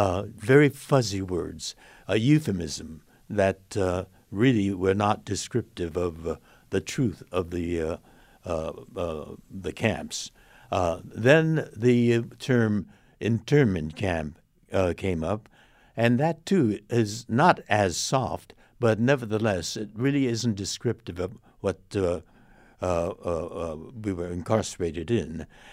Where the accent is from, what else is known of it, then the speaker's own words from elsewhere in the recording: Los Angeles, California, United States; Ah, that's my hometown, mm-hmm. Los Angeles.